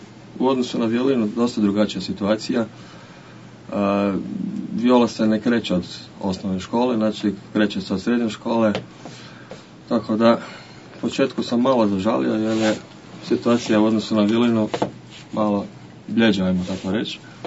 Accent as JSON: {"language": "Croatian", "town": "Zagreb", "region": "City of Zagreb", "country": "Croatia", "tie": "born there", "said": "Rođen sam u Zagrebu, u glazbenoj obitelji."}